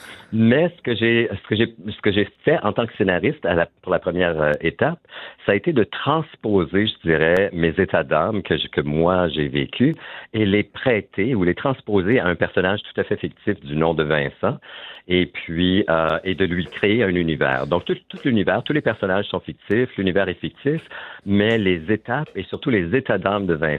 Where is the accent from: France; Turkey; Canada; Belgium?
Canada; Moose Creek, Ontario; Moi, je suis originaire de Moose Creek, Ontario.